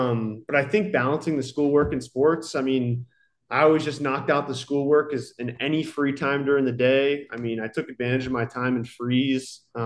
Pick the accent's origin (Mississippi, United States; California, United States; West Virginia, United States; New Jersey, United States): New Jersey, United States; Pennington; Pennington's my hometown. I live in Pennington, always have.